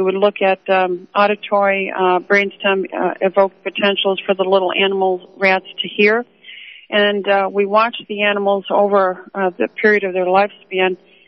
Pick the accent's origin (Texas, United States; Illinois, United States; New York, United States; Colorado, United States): Illinois, United States; I grew up in the Chicagoland farmlands, not in the city.